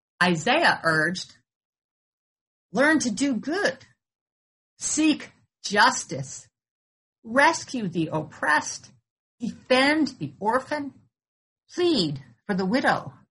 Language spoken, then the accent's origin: English; New York, United States; as a white person, as a woman, as a New Yorker, as a financially secure person, as a U.S. citizen with immigrant forebears.